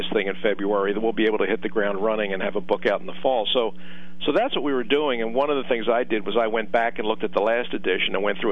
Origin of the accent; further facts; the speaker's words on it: Philadelphia, Pennsylvania, United States; born there; I mean, I was born in Philadelphia.